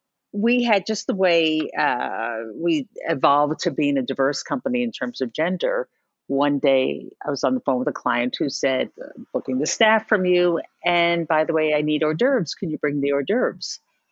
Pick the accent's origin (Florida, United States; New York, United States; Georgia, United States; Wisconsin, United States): New York, United States; New York City; Now, I'm a native New Yorker, third generation Manhattan. So I always say I come from a very small island